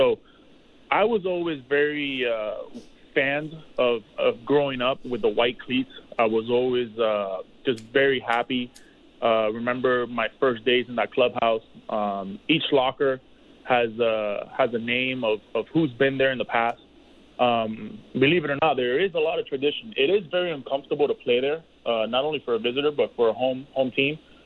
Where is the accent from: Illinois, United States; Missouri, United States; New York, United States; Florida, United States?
Florida, United States; Miami; See, for me, I'm a guy from Miami. I grew up going to the Orange Bowl.